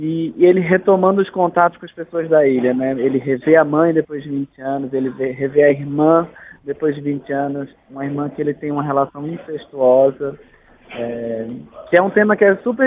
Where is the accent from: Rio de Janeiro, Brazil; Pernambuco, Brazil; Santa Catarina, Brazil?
Pernambuco, Brazil; como eu que sou pernambucano e nunca fui à ilha, tem uma avó que é de Fernando de Noronha